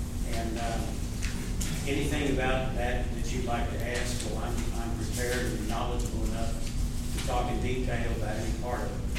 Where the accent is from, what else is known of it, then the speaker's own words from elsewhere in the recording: Beaumont, Texas, United States; I grew up in Beaumont, and I'm in East Texas.